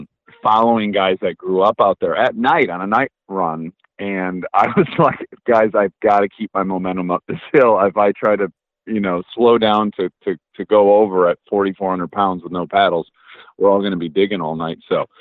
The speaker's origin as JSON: {"language": "English", "region": "Michigan", "country": "United States", "said": "But we're both from Michigan, and we have sand dunes in Michigan, Silver Lake sand dunes, where a lot of people go in the summer."}